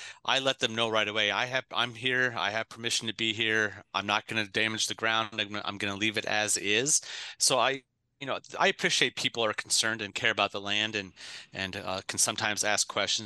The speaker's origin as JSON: {"language": "English", "town": "Decatur", "region": "Illinois", "country": "United States", "tie": "born or raised there", "said": "And then my hometown of Decatur, Illinois, has outlawed metal detecting in all public parks, period."}